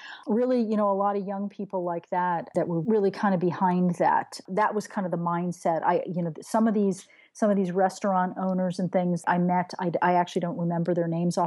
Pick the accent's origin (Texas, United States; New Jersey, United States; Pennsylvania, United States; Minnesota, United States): Pennsylvania, United States; Philadelphia; as you know, I'm from Philadelphia. There's certain etiquette that goes with cheesesteaks.